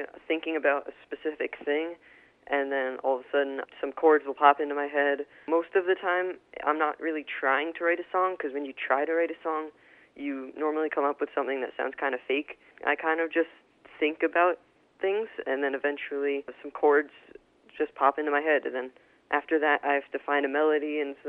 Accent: Westchester, New York, United States; Westchester.

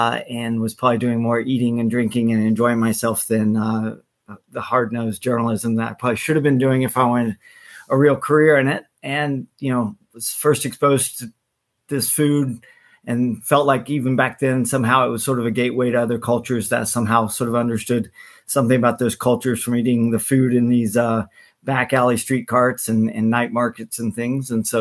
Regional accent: Houston, Texas, United States; also born or lived in London / Paris / New York; So I grew up here in Houston, but was fortunate to do a lot of my schooling in Europe.

